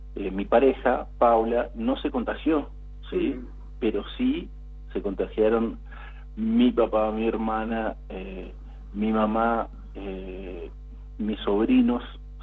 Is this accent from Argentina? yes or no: yes; Barranqueras, Chaco, Argentina; Sí, soy de Barranqueras.